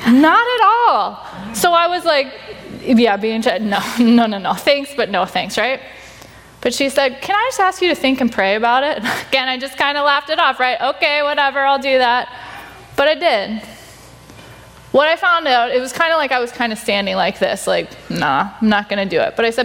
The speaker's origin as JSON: {"language": "English", "region": "Ohio", "country": "United States", "lives_now": "Duluth, United States", "said": "And my husband and I ended up moving to Duluth. And he's from here. I'm from Ohio, which is where we met."}